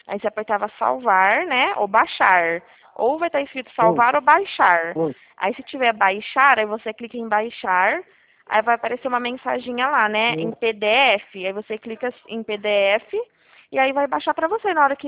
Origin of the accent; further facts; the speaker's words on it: Presidente Prudente, São Paulo, Brazil; Prudente, Presidente Prudente.